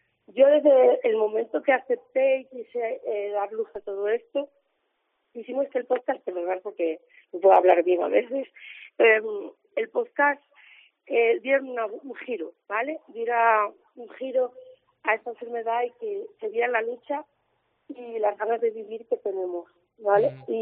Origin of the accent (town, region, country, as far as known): Asturias, Spain; moved away